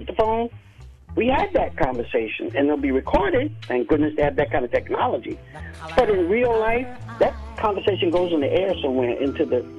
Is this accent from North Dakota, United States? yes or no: no; Brooklyn, New York, United States; I'm from Brooklyn. I'm in Bay Ridge.